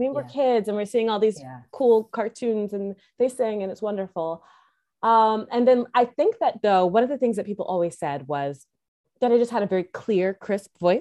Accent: California, United States; also born or lived in Guam / Oklahoma / Texas; So I was military, but most of my time was spent in California, but I did live in Guam. I lived in Oklahoma. I lived in Texas, but most of my time was spent in the Central Valley of California.

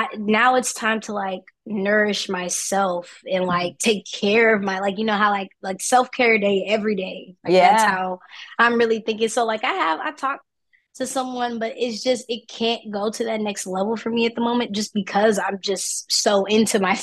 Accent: Houston, Texas, United States; Yeah. Like I'm from Houston. So when I was old enough to start remembering things around four, she was just getting into her debut album as a solo artist.

